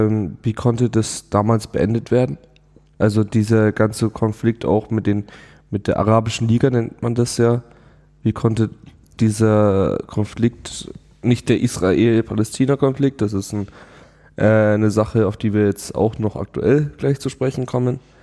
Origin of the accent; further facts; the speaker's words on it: Germany; wir sind ja in Deutschland, wir sind Deutsche